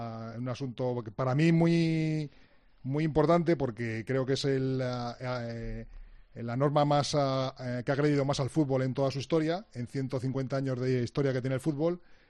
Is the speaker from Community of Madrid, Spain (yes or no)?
yes; Madrid, Community of Madrid, Spain; Yo soy de Madrid, pero estuve trabajando en Málaga 3 años, los 3 años primeros de mi profesión, cuando me fui a trabajar allí en el año 89